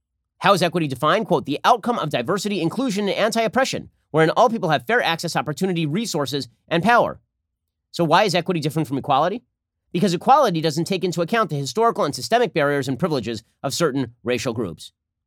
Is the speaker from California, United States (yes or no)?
no; Florida, United States; my home state governor, Ron DeSantis in Florida.